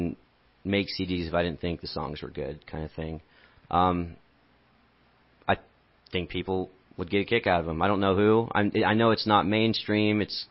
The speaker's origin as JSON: {"language": "English", "town": "Susanville", "region": "California", "country": "United States", "tie": "born or raised there", "said": "Long story short, I'm from Northern California, Susanville. That's where I was raised, and came out here in 2019."}